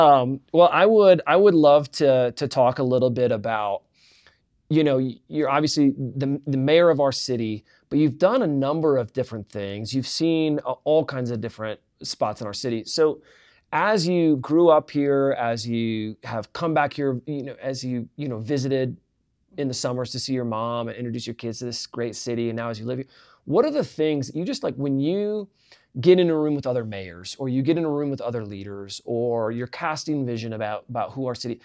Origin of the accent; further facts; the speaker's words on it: Iowa, United States; also born or lived in Kansas City; I grew up in Iowa. I moved from Kansas City, but I grew up in Iowa.